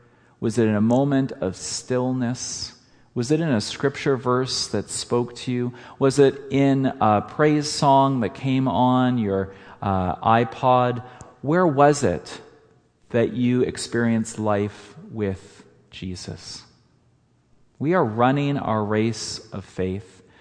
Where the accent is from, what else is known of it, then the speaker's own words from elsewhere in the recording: Manitoba, Canada; I gave them advice that an elder in my home church growing up in Manitoba gave me.